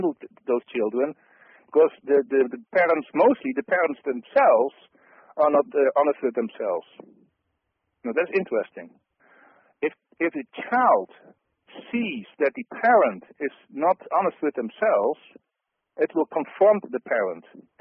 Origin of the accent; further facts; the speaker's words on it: Netherlands; English is a second language; Sorry for my bad English sometimes. I'm from the Netherlands